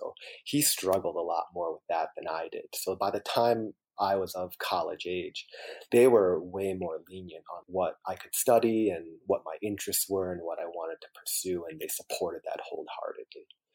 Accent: New York, United States; And then so they moved from Poughkeepsie down to Bronx in New York. And we were raised in New York for the better part of our lives.

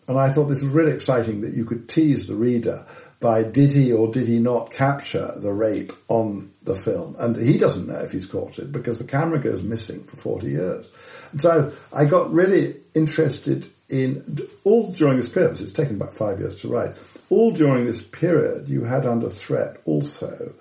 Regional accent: Phnom Penh, Cambodia; I grew up in Cambodia, which was the setting for Lord Jim. And I remember Peter O'Toole coming through our house in Phnom Penh in 63 or 64

